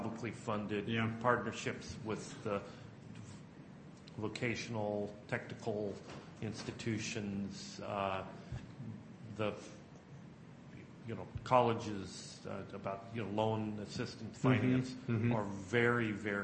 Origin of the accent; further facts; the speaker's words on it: Port Angeles, Washington, United States; I came from Port Angeles.